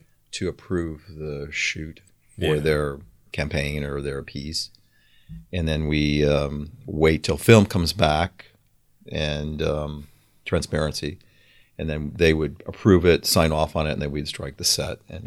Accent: Madison, Wisconsin, United States; I grew up in Madison, Wisconsin, way back in the Midwest, and have a lot of family and friends back there.

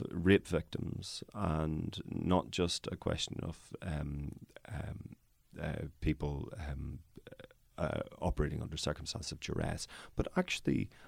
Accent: Northern Ireland, United Kingdom; As those who are not from these islands will not be aware, I am from Northern Ireland.

